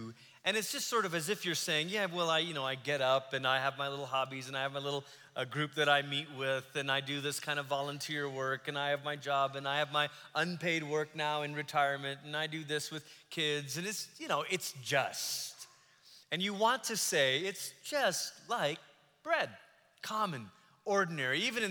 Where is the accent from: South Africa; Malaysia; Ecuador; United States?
Malaysia; some of you will know that I grew up in Malaysia.